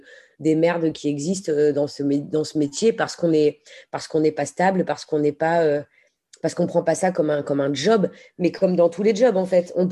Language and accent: French; France; moved away as an adult; J'ai quitté la France à... Ouais, c'était en 2009, donc je devais avoir 24 ans.